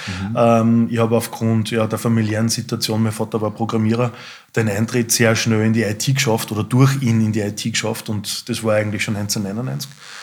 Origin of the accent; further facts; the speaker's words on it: Linz, Upper Austria, Austria; Ich selber bin 43, bin gebürtiges Stallstadtkind aus Linz, bin Vater von 3 Kindern